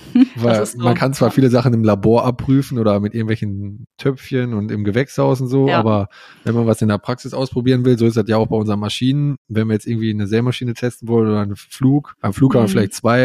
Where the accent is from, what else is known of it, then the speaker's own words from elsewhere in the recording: Gelderland, Netherlands; also ich komme ja aus der Nähe von Apeldoorn, da sind bei uns nur 30 Kilometer